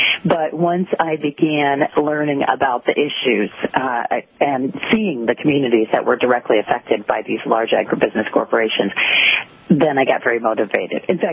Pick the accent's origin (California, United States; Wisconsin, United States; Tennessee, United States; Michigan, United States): Michigan, United States; Kalamazoo; I'm from Kalamazoo, Michigan, and, you know, there's a huge amount of excellent farmland in Michigan